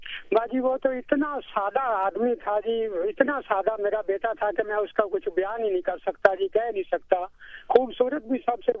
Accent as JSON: {"language": "Urdu", "town": "Lahore", "region": "Punjab", "country": "Pakistan", "said": "میں لاہور کا رہنے والا ہوں جی"}